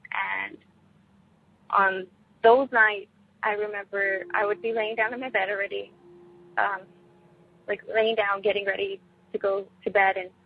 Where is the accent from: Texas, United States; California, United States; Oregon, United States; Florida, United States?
Texas, United States; San Antonio; I'm from San Antonio, Texas.